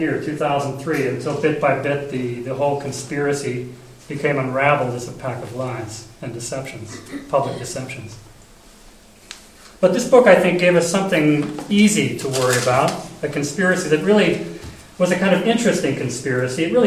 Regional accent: Boston, Massachusetts, United States; I'm from Boston. Boston was one of the first places hit hard

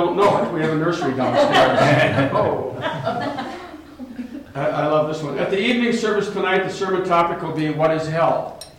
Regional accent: Minnesota, United States; how a full-blooded Norwegian, though American, growing up in Minnesota in the north, would decide to study African-American literature.

